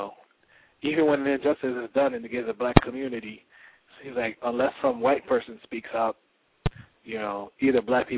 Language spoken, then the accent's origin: English; Oklahoma, United States; also born or lived in Trinidad and Tobago; Yes, I'm from Oklahoma by way of Trinidad.